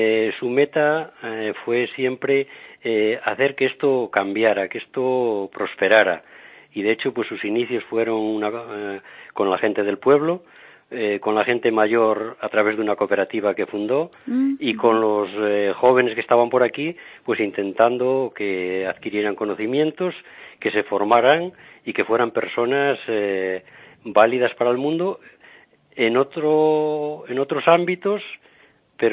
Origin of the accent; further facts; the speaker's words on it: Castile and León, Spain; hubiera sido un labrador o un ganadero, al estilo de los de mi tierra, que soy de Aliste.